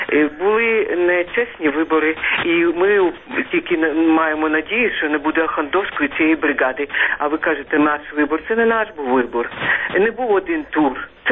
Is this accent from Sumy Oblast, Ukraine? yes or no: no; Kyiv, Ukraine; born there; я вже давно народилася в Києві